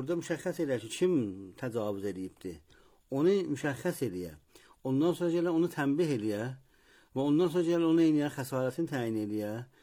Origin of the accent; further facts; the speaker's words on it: Iran; bugün iftiharımız budur ki, biz İranlıyıq